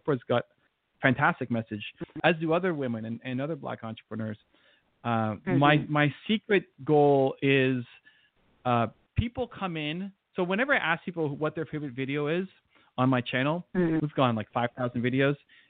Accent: Canada; so I'm a Canadian, so I don't have a side on either way.

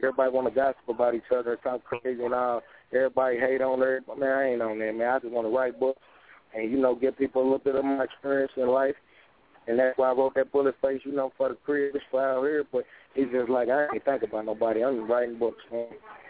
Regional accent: Chicago, Illinois, United States; also born or lived in Mississippi; I'm from Chicago originally, but I was out here in Mississippi, Indiana, a lot of like back and forth.

